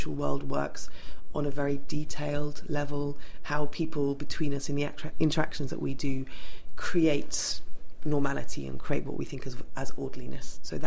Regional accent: Guildford, South East England, United Kingdom; I grew up in the southeast of England in a town called Guildford, which is about an hour away from London.

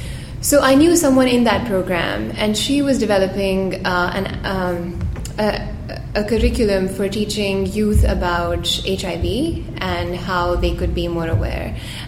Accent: New Delhi, Delhi, India; I grew up in New Delhi. That's where I was born and brought up. That is also where I still call home.

